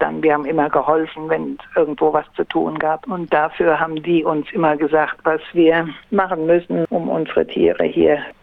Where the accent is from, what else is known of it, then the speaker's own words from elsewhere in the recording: Germany; accent: German; now in Beverly, United States; originally from Germany. Ich könnte ja einfach sagen from Beverly, aber irgendwie denke ich, ich habe noch einen ziemlich deutschen Akzent, wenn ich Englisch spreche. Und ja, ich fühle mich schon deutsch